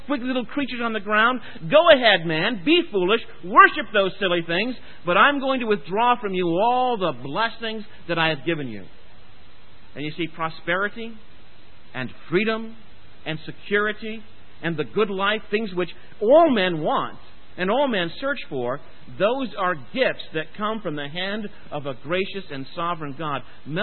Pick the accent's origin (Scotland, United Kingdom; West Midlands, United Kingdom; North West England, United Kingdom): Scotland, United Kingdom; And because I'm a Presbyterian, I'm not saying it because I'm Scottish.